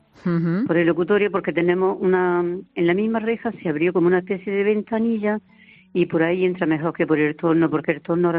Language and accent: Spanish; Spain; las dos que somos españolas